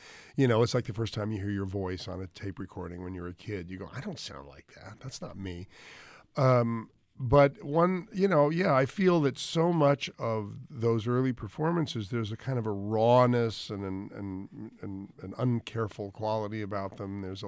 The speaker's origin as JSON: {"language": "English", "town": "New York City", "region": "New York", "country": "United States", "tie": "born or raised there", "said": "a theater kid, you know, a theater brat, and growing up in New York City"}